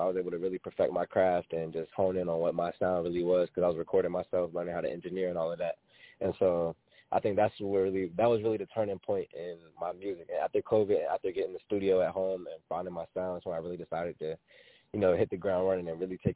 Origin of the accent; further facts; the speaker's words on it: Chesapeake, Virginia, United States; I'm from Chesapeake, Virginia.